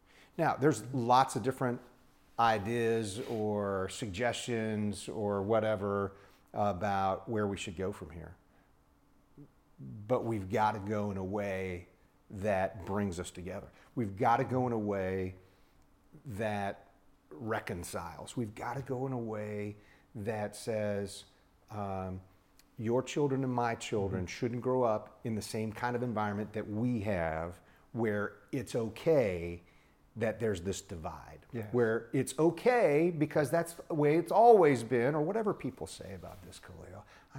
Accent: California, United States; Because I grew up in the San Francisco area, loved the Oakland Raiders.

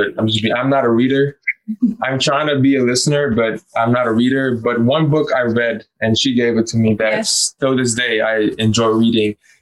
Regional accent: Suriname; now in United States; because they still live in Suriname. That's my home country.

